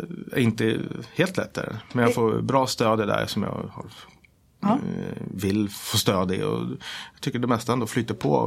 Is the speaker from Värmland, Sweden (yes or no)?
no; Valla, Södermanland, Sweden; accent: Sörmländska; ner till Valla igen, mamma uppvuxen. Mm. Och där är jag uppvuxen och bodde fram till att jag hade muckat från lumpen. Och då flyttade jag in till storstan Katrineholm och bodde där.